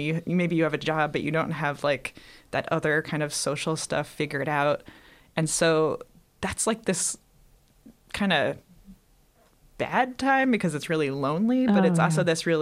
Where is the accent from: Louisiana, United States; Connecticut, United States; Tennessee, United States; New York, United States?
New York, United States; So I grew up in New York State, and then I ended up going to Cornell for undergrad